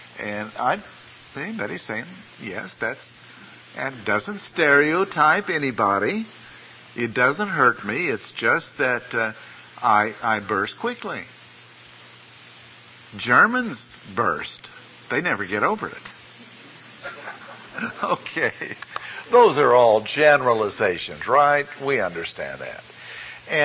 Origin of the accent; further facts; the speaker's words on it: Ireland; I'm Irish.